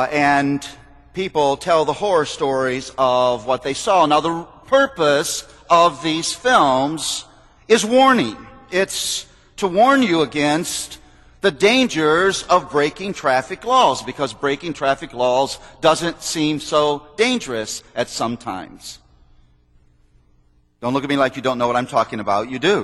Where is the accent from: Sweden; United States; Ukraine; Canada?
United States; Toledo, Ohio; I was raised in Toledo, Ohio